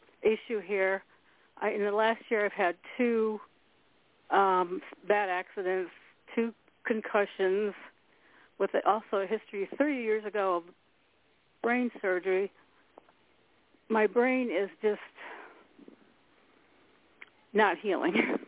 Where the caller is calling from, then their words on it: Columbus, United States; I'm in Columbus.